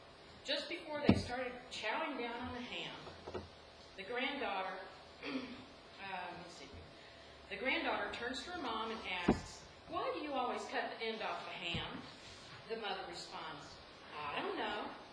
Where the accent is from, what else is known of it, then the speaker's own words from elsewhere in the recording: the South, United States; now in North Bend, United States; And since I'm from the South, I kind of have to start with a story.